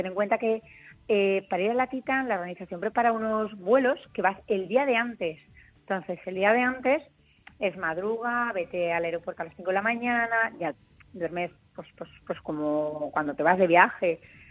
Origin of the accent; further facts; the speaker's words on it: Valencia, Valencian Community, Spain; born there; nací aquí, eso dicen que yo nací aquí, sí, tengo algo de sangre canaria, mi padre es de las Palmas de Gran Canaria, pero yo soy nacida aquí en Valencia